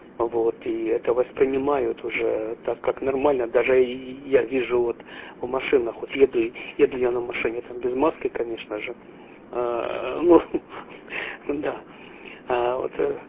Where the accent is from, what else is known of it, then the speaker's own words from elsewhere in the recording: Kharkiv Oblast, Ukraine; now in Canada; мы тут живем больше 20 лет, 21 год мы живем, приехали мы из Харьковской области.